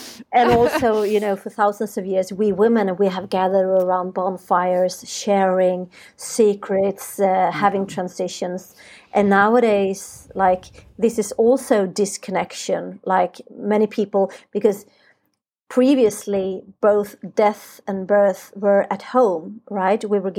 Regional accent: Sweden; I'm born and raised in Sweden, and here when you come into menopause, they have, you know, like not so nice words.

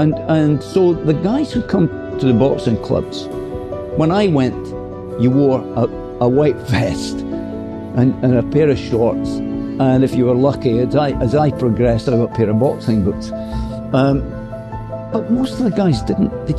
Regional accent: Dundee, Scotland, United Kingdom; I looked at a guy, Freddie Tennant, who was from my hometown in Dundee, who was a flyweight boxer, who gave his all.

